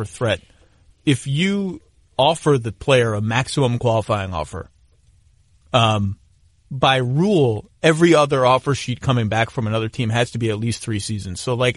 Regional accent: New York City, New York, United States; And as a New Yorker, I would love the Knicks to be good.

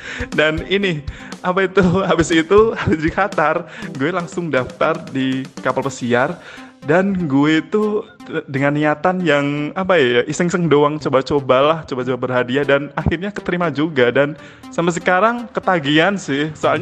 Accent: Surakarta, Central Java, Indonesia; dan asal gue dari Solo, Jawa Tengah.

